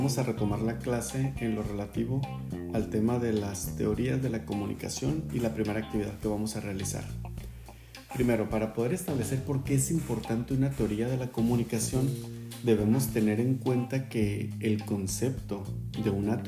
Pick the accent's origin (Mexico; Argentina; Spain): Mexico; Baja California; las personas que vivimos en Baja California tenemos un acento de pronunciamiento diferente a los que viven en Sinaloa, a los que viven en Veracruz.